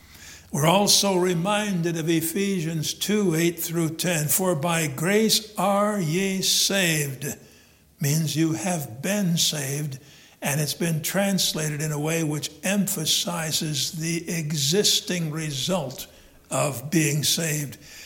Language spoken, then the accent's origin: English; Midwest, United States; I grew up in the Midwest, so if I don't sound like some of you where you grew up, that's probably some of the reason.